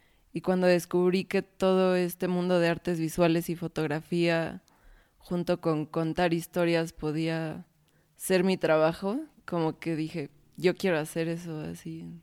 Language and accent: Spanish; Pachuca, Hidalgo, Mexico; yo soy de Pachuca, donde tampoco hay como mucha influencia artística por ahí.